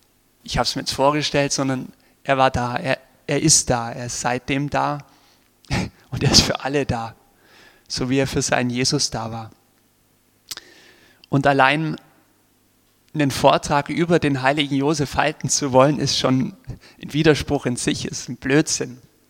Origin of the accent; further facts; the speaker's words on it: Augsburg, Bavaria, Germany; ich komme ursprünglich aus Augsburg, also bin ein Schwäble.